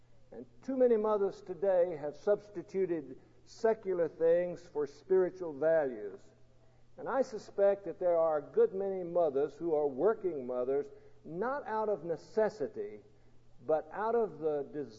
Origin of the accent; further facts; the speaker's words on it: Mississippi, United States; Now, down south where I was raised in Mississippi, on Mother's Day, everybody wears a rose on their dress or on their lapel on Mother's Day.